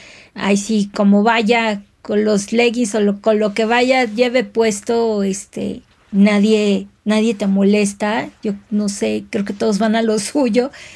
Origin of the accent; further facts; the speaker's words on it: Mexico City, Mexico; Yo creí que me iban a saltar, o sea, al fin chilanga